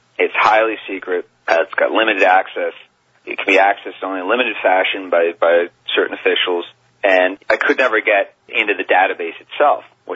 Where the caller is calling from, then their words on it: France; I'm calling you from France right now, so this is an international call.